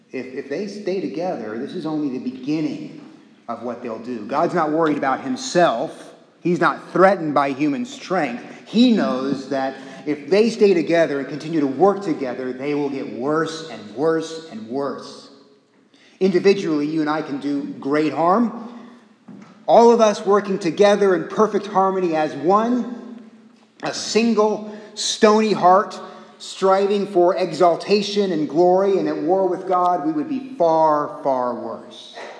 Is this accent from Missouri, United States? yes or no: no; Corpus Christi, Texas, United States; I grew up in Corpus Christi.